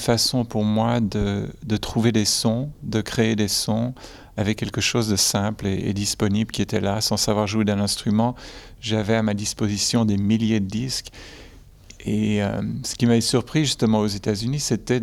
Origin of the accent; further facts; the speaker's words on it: Geneva, Switzerland; moved away as an adult; J'ai quitté Genève, où j'ai grandi. Je suis de double nationalité, américain et suisse.